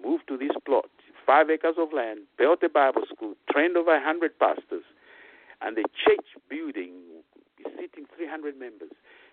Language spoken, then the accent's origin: English; Zambia; now in United States; I remember years back when I was in Africa, because I'm originally from Zambia, those who have been listening to my broadcasts in Central Africa.